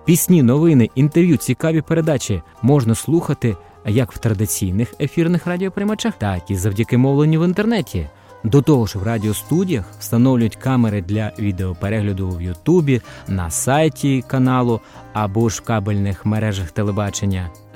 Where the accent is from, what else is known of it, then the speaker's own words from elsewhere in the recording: Kharkiv, Kharkiv Oblast, Ukraine; Я, як харків'янин, тішуся